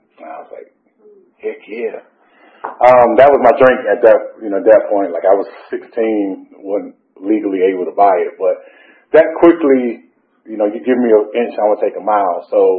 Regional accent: Atlanta, Georgia, United States; I'm from Atlanta, only child

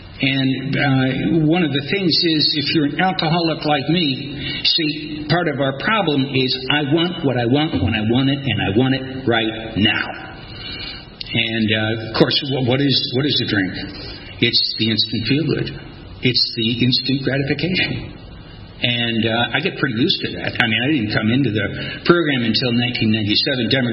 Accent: Cleveland, Ohio, United States; accent: Midwestern; moved away as an adult; also born or lived in New England; now in Atlanta, United States; Now, I'm originally from Cleveland, Ohio. All right, and I moved to New England in 1978, and in 1992 I moved to Atlanta. Okay, as some people say, I have a Midwestern accent.

